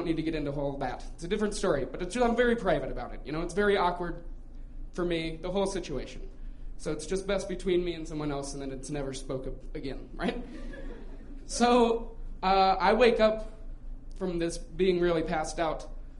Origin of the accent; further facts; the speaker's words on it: Broomfield, Colorado, United States; I grew up in Broomfield, suburbia.